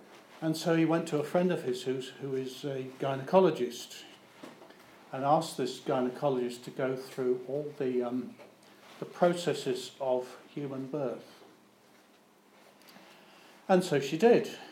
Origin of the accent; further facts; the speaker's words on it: England, United Kingdom; as an Englishman in the what valleys, it's, I think I'd rather be in Gaza, frankly.